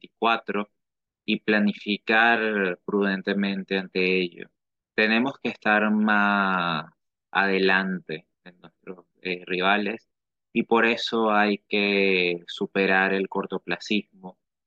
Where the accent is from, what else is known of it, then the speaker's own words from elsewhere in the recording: Venezuela; soy de Venezuela, investigador, licenciado en estudios liberales